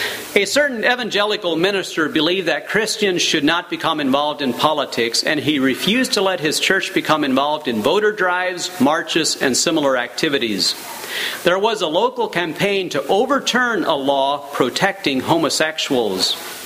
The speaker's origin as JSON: {"language": "English", "region": "Ohio", "country": "United States", "tie": "born or raised there", "said": "I remember growing up in East Holmes, where I grew up in Ohio, was a dry area."}